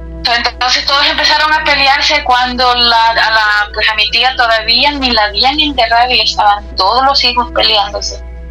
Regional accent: El Salvador; now in United States; Yo soy de Salvador, pero vivo aquí en California.

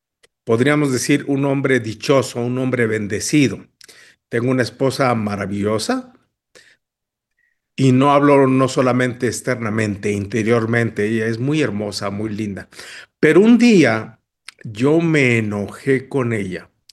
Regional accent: Mexico; Y yo, como buen mexicano, decía, no

